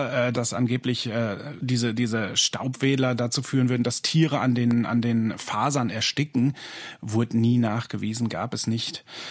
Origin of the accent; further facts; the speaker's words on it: North Rhine-Westphalia, Germany; now in Vienna, Austria; ich bin in Ostwestfale und nach Wien dafür extra gezogen, vorletztes Jahr.